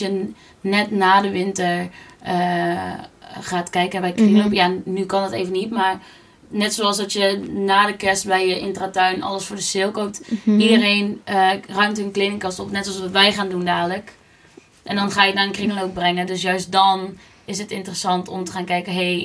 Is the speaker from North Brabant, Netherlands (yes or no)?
yes; North Brabant, Netherlands; wij zijn Brabanders.